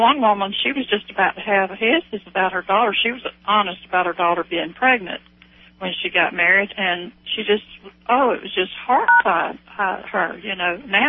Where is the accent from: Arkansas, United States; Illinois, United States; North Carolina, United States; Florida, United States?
Florida, United States; also born or lived in Georgia; So there's some panhandle people down here. I'm in the middle part.